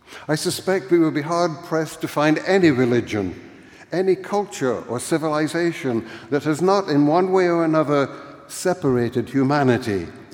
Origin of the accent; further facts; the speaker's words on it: Scotland, United Kingdom; But being Scottish in my day meant living in a divided world, a world truly of the good and the evil, the chosen and the damned. And whatever the case today in Scotland